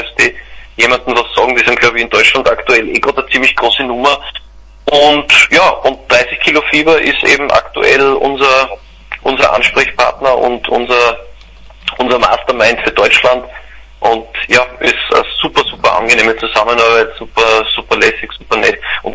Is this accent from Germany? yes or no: no; Austria; man hat halt irgendwie das Gefühl als Österreicher